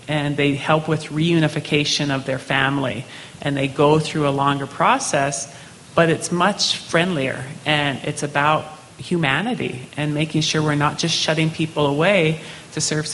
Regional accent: Browning, Montana, United States; I grew up in Browning, and we have areas around the country that have very high poverty

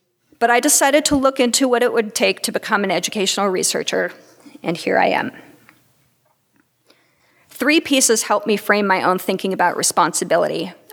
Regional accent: Nebraska, United States; born there; You see, I was born in Nebraska, and once a Husker, always a Husker.

